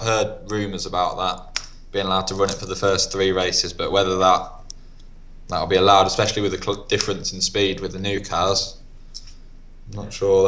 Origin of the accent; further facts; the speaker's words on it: England, United Kingdom; And I'm from the Midlands, they're all pretty local, to be honest